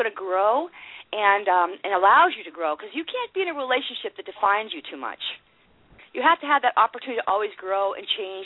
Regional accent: Massachusetts, United States; I'm from Massachusetts.

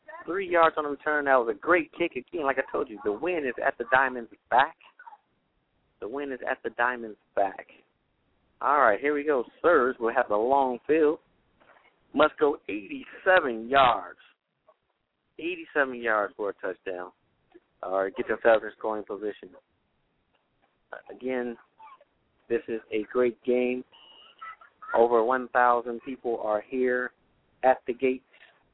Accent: Las Vegas, Nevada, United States; Yeah, I'm promoting it because I'm from Las Vegas.

